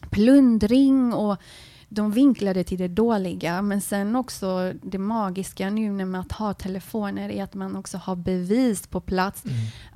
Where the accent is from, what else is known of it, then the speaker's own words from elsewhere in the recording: Sweden; born there; jag är född här i Sverige.